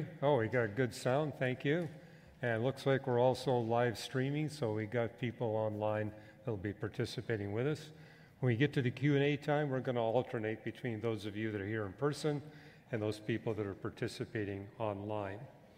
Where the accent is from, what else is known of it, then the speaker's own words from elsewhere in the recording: Canada; I was raised and educated in Canada.